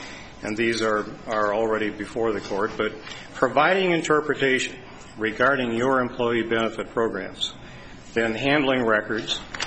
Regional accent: San Francisco, California, United States; I'm from San Francisco.

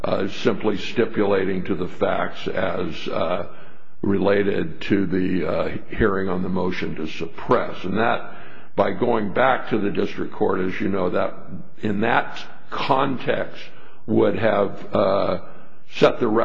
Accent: Fresno, California, United States; from Fresno, California, here on behalf of Raymond Ronnell.

